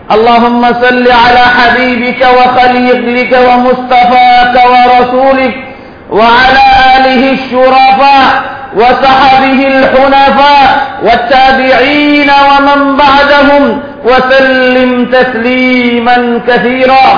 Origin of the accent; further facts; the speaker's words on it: India; أنتقل بكم إلى ما يحدث في بلادنا الهند